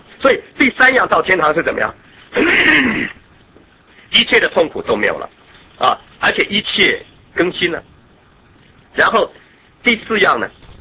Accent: China; 所以我们中国人得救的盼望在哪里？

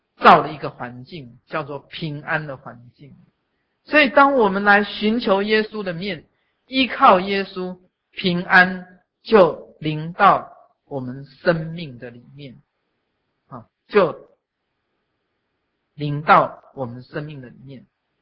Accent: China; 所以我们中国人有句话说，祸不单行

